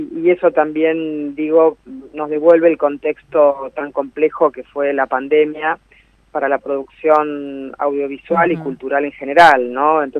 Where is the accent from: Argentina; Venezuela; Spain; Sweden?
Argentina; Necochea, Buenos Aires Province; now in La Plata, Argentina; yo soy de Necochea y cuando me vine a La Plata me convertí